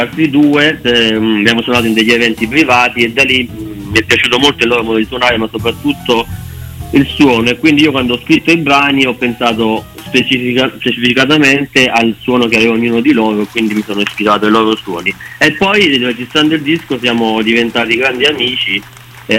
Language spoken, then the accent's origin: Italian; Caserta, Campania, Italy; now in Viterbo, Italy; siamo tutti di Caserta, se io vivo a Viterbo da qualche anno, però sono tutti di Caserta